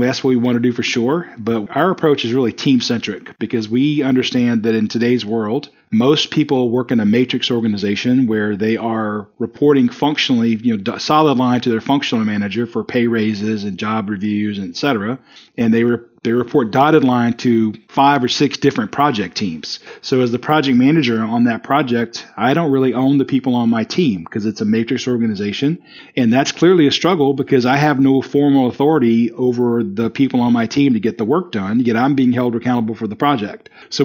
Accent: South Carolina, United States; So I grew up in South Carolina, although nobody will be able to tell it on this call because I don't talk slow at all.

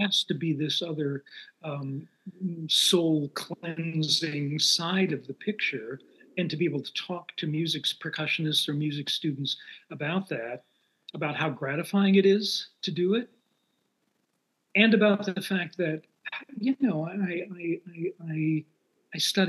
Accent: Sheboygan, Wisconsin, United States; Sheboygan, Wisconsin. A small enough town where in the 60s, you know, I played in rock bands, but also in polka bands.

